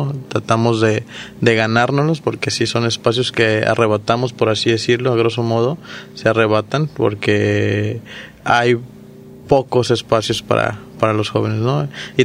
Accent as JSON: {"language": "Spanish", "town": "Tomatlán", "region": "Jalisco", "country": "Mexico", "also_born_or_lived": "Puerto Vallarta", "said": "vengo del municipio de Tomatlán. De aquí a Vallarta me fui a los 5 años. A los 17 regreso aquí a Vallarta nuevamente a entrar a la licenciatura."}